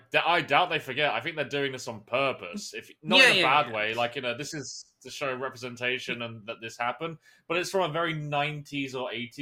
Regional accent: England, United Kingdom; because it was part of my culture as being an Englishman.

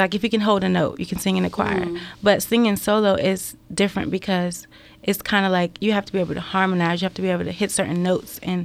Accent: Maryland, United States; I'm from Maryland, Peachy County.

